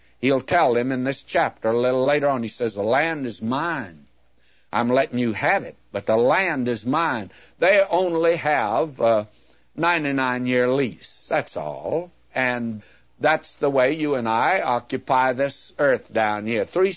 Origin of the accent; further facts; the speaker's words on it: United States